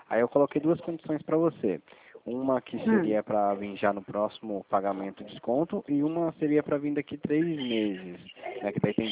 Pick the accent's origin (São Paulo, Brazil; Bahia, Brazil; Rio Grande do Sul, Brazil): São Paulo, Brazil; Então, eu sou de São Paulo, na verdade, né?